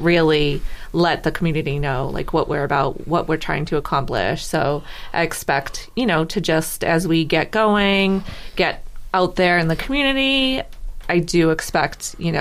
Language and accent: English; Rockland, Massachusetts, United States; I'm from Rockland